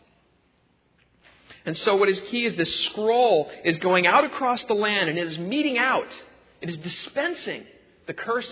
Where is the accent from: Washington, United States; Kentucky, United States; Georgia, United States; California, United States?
California, United States; Los Angeles; This is what you get for growing up in Los Angeles.